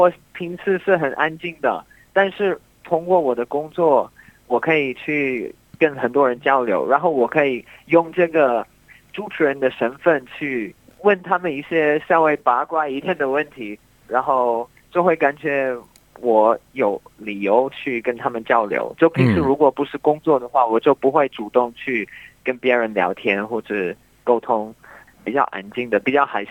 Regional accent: Brisbane, Queensland, Australia; moved away as an adult; now in Guangzhou, China; 我是来自布里斯班，在广州已经9年了。

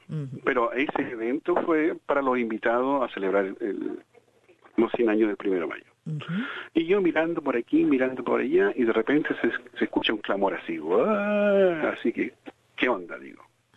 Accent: Chile; now in Australia; Le digo, soy chileno, trabajando en Australia.

